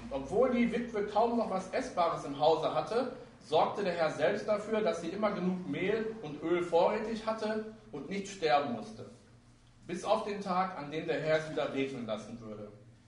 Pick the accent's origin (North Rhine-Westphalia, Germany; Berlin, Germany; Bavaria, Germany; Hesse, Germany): North Rhine-Westphalia, Germany; Essen; Ich weiß nicht, wer unter uns schon mal in meiner Heimatstadt Essen gewesen ist